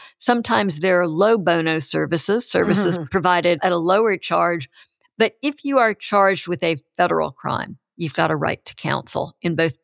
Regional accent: Alabama, United States; certainly not in my home state in Alabama.

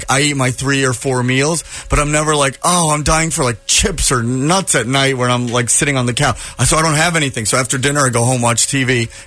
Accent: New Jersey, United States; but I grew up in New Jersey, like living in like we call them the garden apartments.

